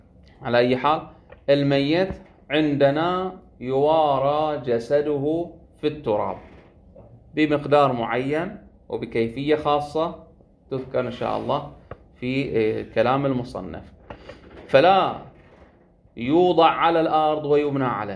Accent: Bahrain; وعندنا في البحرين كان هكذا في بعض الآثار

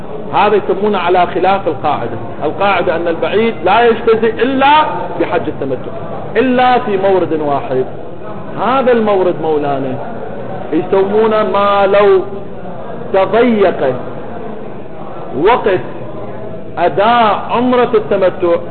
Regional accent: Iraq; أنا عراقي

